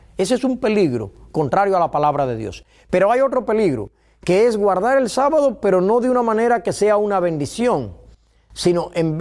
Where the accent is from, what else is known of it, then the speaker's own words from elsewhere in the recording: Cuba; now in United States; En mi caso, soy cubano. Bueno, también soy americano ya. Y soy español también.